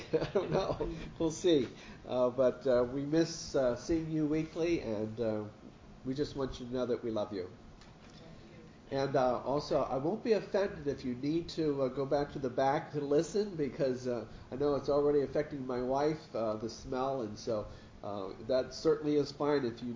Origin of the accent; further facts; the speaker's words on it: Pennsylvania, United States; Since I'm from Pennsylvania, I guess I'll root for the Phillies.